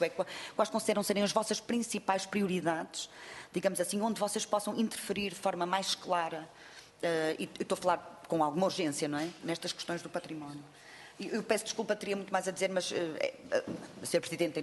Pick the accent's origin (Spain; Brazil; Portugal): Portugal; Porto; Eu sou do Porto